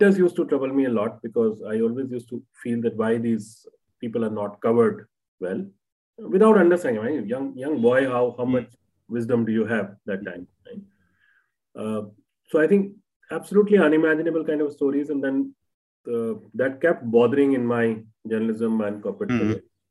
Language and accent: English; Dehradun, Uttarakhand, India; now in Delhi, India; when I came from Dehradun to Delhi